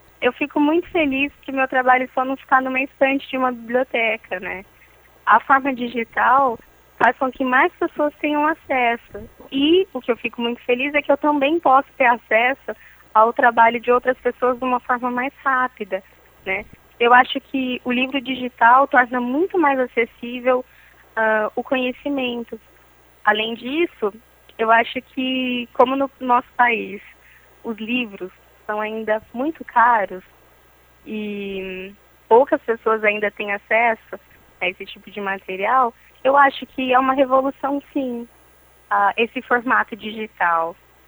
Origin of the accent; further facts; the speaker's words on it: Araraquara, São Paulo, Brazil; É 16, porque eu sou aqui de Araraquara